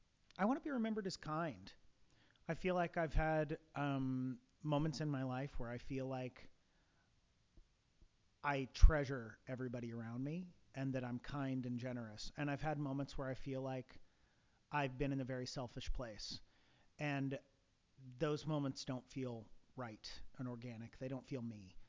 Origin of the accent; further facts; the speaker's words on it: Missouri, United States; also born or lived in New York; I moved back to my hometown, very small town in northwestern Missouri, a farm community.